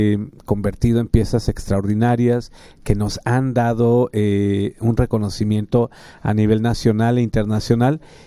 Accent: Mexico; este legado importantísimo que nos da identidad como mexicanos en todo el mundo.

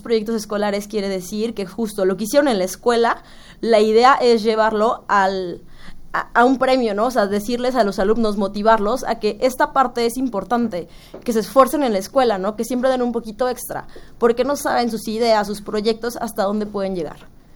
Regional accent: Guadalajara, Jalisco, Mexico; yo soy emprendedora local, o sea, yo también soy tapatía

